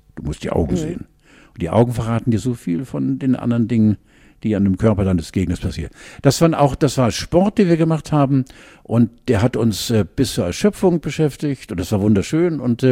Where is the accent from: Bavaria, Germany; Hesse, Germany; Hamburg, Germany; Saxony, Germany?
Hamburg, Germany; Ich bin ja in der Wentorf-Rheinbeger-Bergedorfer-Clique in Hamburg-Osten groß geworden. Und es war ein großes Gebiet und wir hatten auch schwarze Freunde.